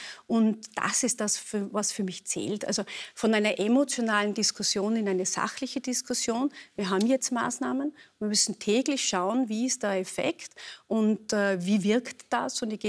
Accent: Tyrol, Austria; natürlich bin ich Tirolerin, und ein Herz schlägt für Tirol

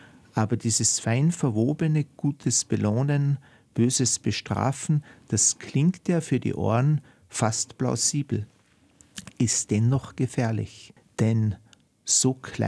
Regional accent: Austria; born there; Ich bin in diesem Team der einzige gebürtige Österreicher, was mich tatsächlich freut.

